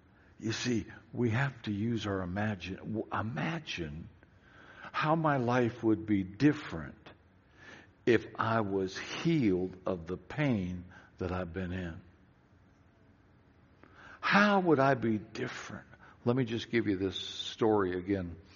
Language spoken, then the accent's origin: English; Seattle, Washington, United States; Back in Seattle, I grew up in West Seattle.